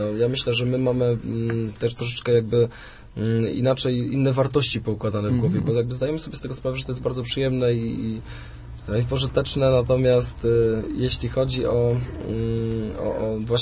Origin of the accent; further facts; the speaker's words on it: Katowice, Silesian Voivodeship, Poland; My jesteśmy z Katowic.